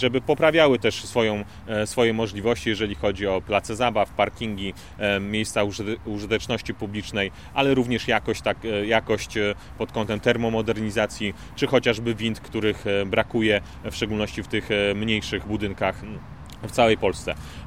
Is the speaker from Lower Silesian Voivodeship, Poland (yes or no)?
no; Słupsk, Pomeranian Voivodeship, Poland; now in Łódź, Poland; takich, na którym sam się wychowałem, bo akurat w Słupsku mieszkałem właśnie dokładnie na takim osiedlu